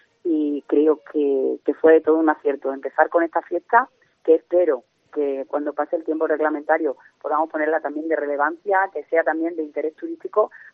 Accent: Jerez, Andalusia, Spain; afortunadamente yo soy de Jerez, y mi familia es de Jerez.

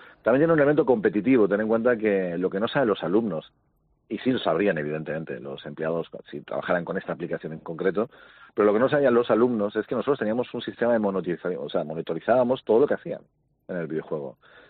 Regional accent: Málaga, Andalusia, Spain; como somos de Málaga

